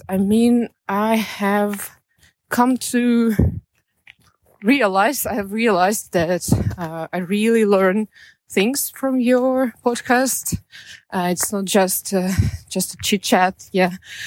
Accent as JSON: {"language": "English", "region": "Saint Petersburg", "country": "Russia", "second_language": "English", "said": "from St. Petersburg, and I am outside in a freezing weather"}